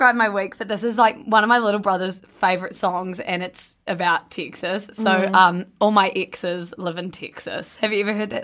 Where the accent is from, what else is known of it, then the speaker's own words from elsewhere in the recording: New Zealand; the piano dudes had said I was from New Zealand.